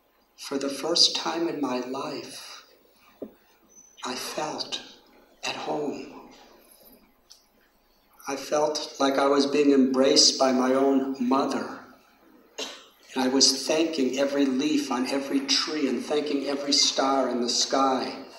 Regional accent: United States; born there; And I've been to the White House in America. And although I was born in America, I must honestly say that the President's Palace in India is much nicer.

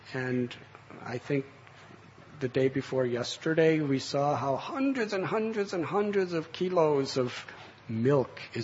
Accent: Illinois, United States; Because I come from Illinois, which is a state of America in the Midwest.

